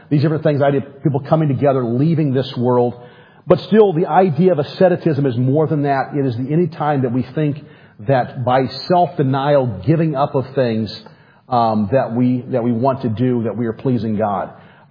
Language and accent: English; Arizona, United States; I'm coming from Arizona. Mormons are everywhere. I've grown up with Mormons.